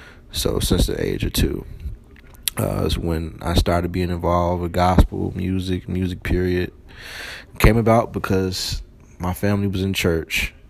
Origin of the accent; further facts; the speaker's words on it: Chicago, Illinois, United States; I was born into Chicago. I grew up in the South Suburban area of Chicago, as well as the South Side of Chicago.